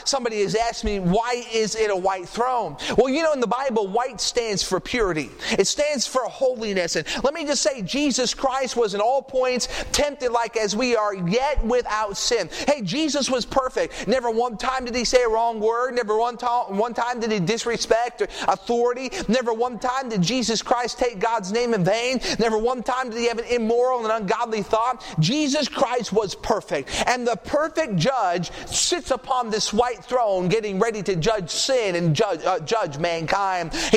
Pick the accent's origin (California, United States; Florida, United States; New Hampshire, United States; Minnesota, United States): New Hampshire, United States; I remember growing up in New Hampshire